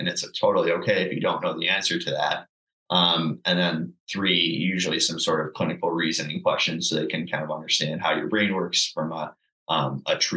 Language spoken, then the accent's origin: English; Utica, New York, United States; now in Rochester, United States; I'm from Utica, New York, and went to Ithaca College. So I graduated in 2014 with my doctorate of physical therapy. I lived back in Utica for a year after that. And then in 2016, I moved here to Rochester